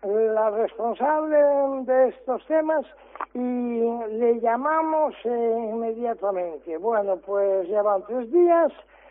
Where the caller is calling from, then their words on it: Narón, Galicia, Spain; Soy del Ayuntamiento de Narón.